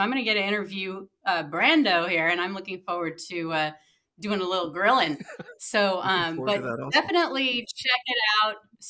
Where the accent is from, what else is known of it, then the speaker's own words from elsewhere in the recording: Ireland; I mean, I'm Irish.